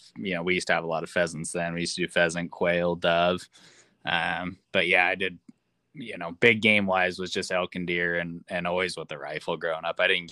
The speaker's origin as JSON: {"language": "English", "region": "Idaho", "country": "United States", "tie": "born or raised there", "said": "Yep. Cool. I grew up in Idaho, born and raised."}